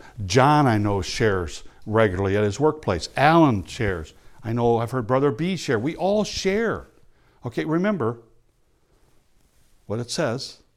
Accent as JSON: {"language": "English", "town": "East Peoria", "region": "Illinois", "country": "United States", "tie": "born or raised there", "said": "My best friend I grew up with in East Peoria lives in Green Bay, Wisconsin today."}